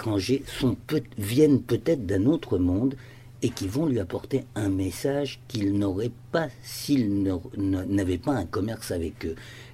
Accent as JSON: {"language": "French", "town": "Paris", "region": "Île-de-France", "country": "France", "said": "je suis parisien, mais je me perds à Paris"}